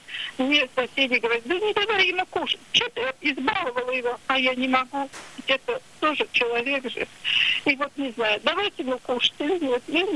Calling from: Voronezh Oblast, Russia; Я из Воронежской области, раба Божия

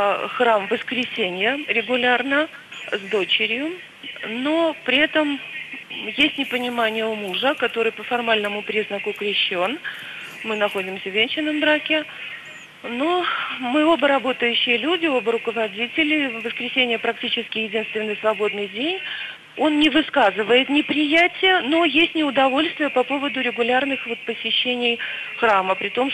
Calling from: Tashkent, Uzbekistan; я из Ташкента. Я временно живу в Ташкенте.

